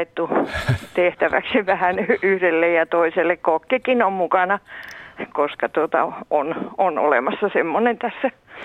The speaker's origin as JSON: {"language": "Finnish", "region": "Karelia", "country": "Finland", "said": "Tavallaan, vaikka olenkin tästä rajan täältä puolen lähtöisin, mutta kuitenkin niin ei siellä tunnettu."}